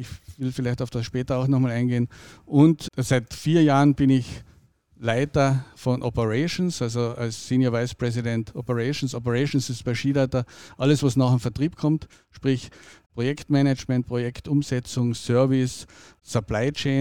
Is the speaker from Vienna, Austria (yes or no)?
no; Carinthia, Austria; ich bin 55 Jahre alt, bin aus Kärnten ursprünglich